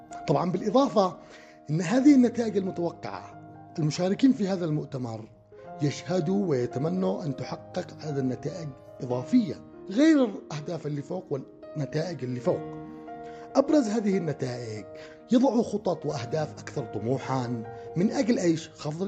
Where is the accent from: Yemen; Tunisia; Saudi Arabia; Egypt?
Yemen; وهذه الدول النامية من ضمنها بلادنا اليمن.